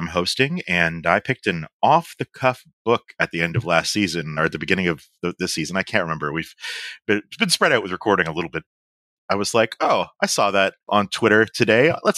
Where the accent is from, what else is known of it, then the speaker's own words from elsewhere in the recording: Canada; I'm the Canadian who hates hockey.